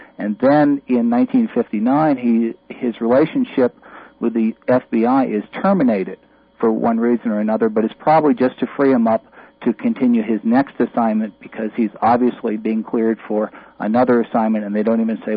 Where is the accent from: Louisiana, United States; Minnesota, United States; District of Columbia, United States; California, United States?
Louisiana, United States; New Orleans; But I grew up in New Orleans, and I grew up saying Ochsner instead of Ochsner